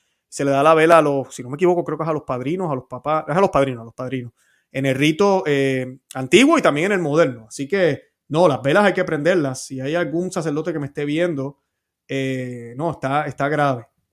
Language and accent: Spanish; Puebla, Mexico; Sé que yo soy de Puebla, ignorancia pura.